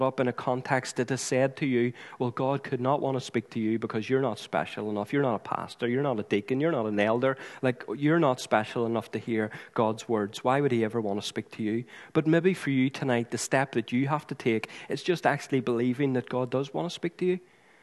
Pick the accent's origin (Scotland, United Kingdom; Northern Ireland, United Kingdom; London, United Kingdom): Northern Ireland, United Kingdom; aren't we, as Northern Irish people?